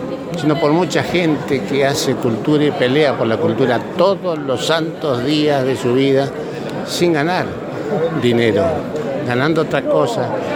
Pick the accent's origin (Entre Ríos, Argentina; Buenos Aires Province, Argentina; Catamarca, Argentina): Entre Ríos, Argentina; Chajarí; Yo soy de Chajarí.